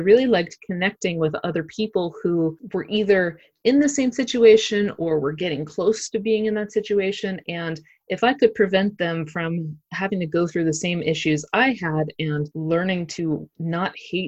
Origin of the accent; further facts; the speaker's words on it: Pittsburgh, Pennsylvania, United States; So I'm originally from Pittsburgh. My husband is originally from Cincinnati.